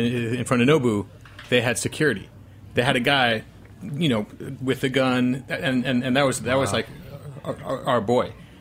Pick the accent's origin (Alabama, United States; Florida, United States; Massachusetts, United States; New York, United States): New York, United States; So I was born and raised in the city. I basically consider myself a downtown Manhattan kid. I grew up in Greenwich Village. You know, I ran through Soho and Tribeca when it was like abandoned